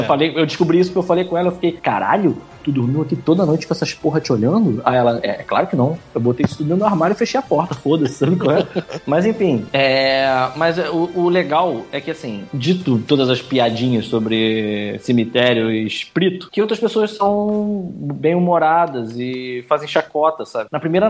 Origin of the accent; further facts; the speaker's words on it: Brazil; Aí eu imitei ele, você é da onde? Aí eu falei, pô, sou do Brasil. Aí ele, caralho, Brasil!